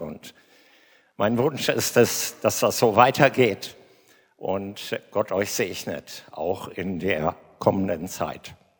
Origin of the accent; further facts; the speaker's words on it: Verden, Lower Saxony, Germany; also born or lived in Hönisch; Ich bin in Hönisch geboren, in Verden zur Schule gegangen.